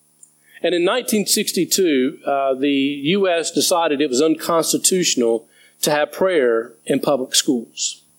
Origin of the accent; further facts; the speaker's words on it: United States; I was thinking about my own life, and I grew up in the States